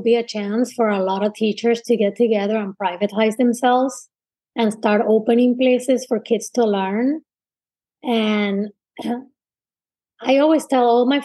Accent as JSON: {"language": "English", "country": "Puerto Rico", "tie": "born or raised there", "said": "Being born and raised in Puerto Rico, I was Democrat."}